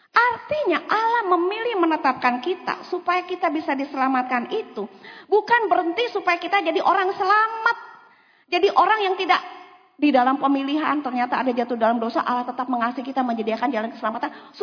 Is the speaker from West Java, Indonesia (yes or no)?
yes; Bandung, West Java, Indonesia; also born or lived in Malang; Untuk menjadi anak oleh papa mama angkat saya di Bandung. Saya ini lahir di Malang sebetulnya. Anak nomor 9.